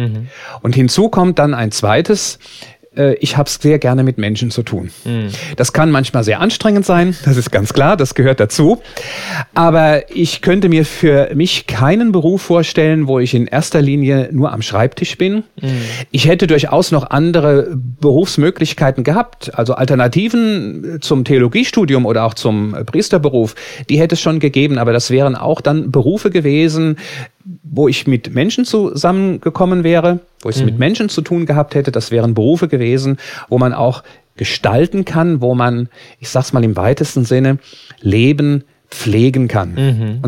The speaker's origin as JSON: {"language": "German", "town": "Bingerbrück", "region": "Rhineland-Palatinate", "country": "Germany", "tie": "born or raised there", "said": "Ich bin da zum ersten Mal in den Weihnachtsferien jeden Tag bei uns zu Hause in Bingerbrück in die Heilige Messe gegangen."}